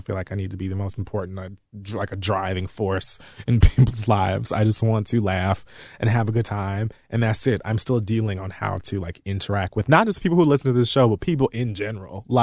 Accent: Texas, United States; I'm 22. I'm from Texas. I'm white, and I was raised in a racist home.

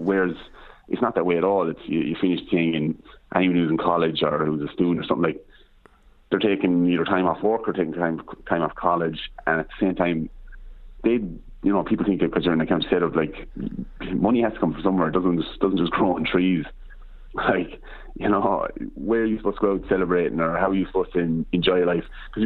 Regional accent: United States; which is what I've probably done being an American, being abroad

